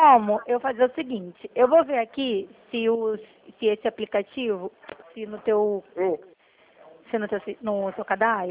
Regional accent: Rio de Janeiro, Brazil; Eu sou do Rio de Janeiro.

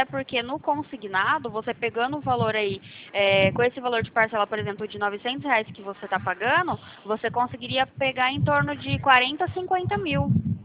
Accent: Sumaré, São Paulo, Brazil; Eu sou da cidade de Sumaré, do lado de Campinas

